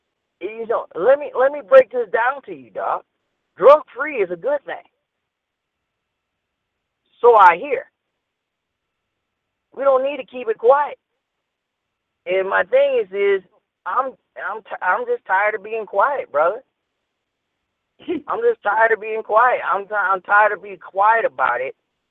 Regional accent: Midwest, United States; I'm from the Midwest, and we known for work ethic.

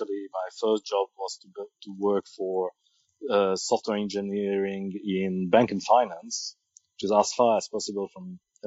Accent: Meyrin, Geneva, Switzerland; So I'm 43 years old. I was born in Geneva in 1972, in the cantonal hospital of Geneva. And I grew up for the first 24 years of my life in Meran, which is a small suburb next to Geneva.

